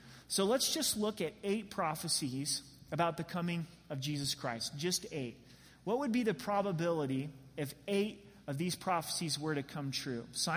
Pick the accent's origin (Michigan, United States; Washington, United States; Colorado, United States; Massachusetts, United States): Colorado, United States; they're like, hey, where are you from? I'm like, I'm from Colorado, you know?